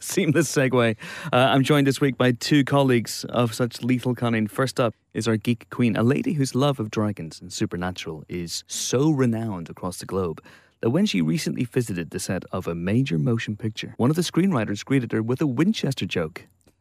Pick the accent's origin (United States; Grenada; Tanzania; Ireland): Ireland; So Helen, you and I hail from the Emerald Isle, okay?